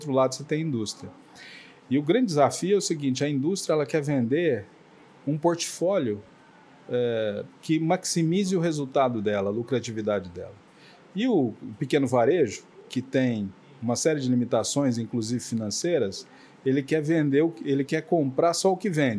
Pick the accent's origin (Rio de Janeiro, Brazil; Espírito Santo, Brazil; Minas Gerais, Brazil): Minas Gerais, Brazil; Uberlândia; also born or lived in Itumbiara; mas eu fui criado em Uberlândia, Minas.